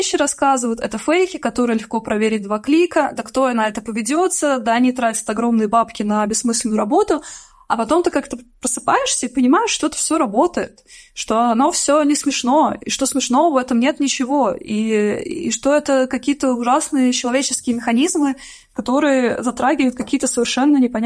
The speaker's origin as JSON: {"language": "Russian", "country": "Russia", "tie": "born or raised there", "lives_now": "Ukraine"}